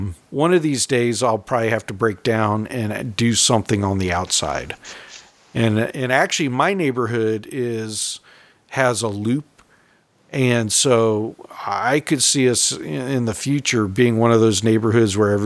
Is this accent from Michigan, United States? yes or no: no; California, United States; being that I'm from California, most of the years prior to having children, we would fly to California for Christmas.